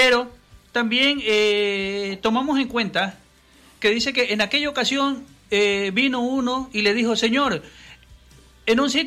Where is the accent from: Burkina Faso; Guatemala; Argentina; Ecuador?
Ecuador; Eso pasaba mucho en mi país, uh-huh. Eso pasaba mucho en Ecuador.